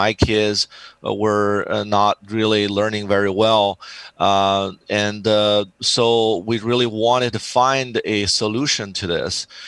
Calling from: San Diego, California, United States; It's from San Diego, California.

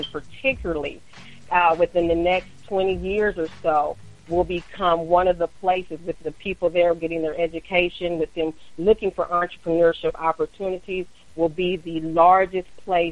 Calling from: Fort Worth, Texas, United States; I'm calling from Fort Worth, Texas

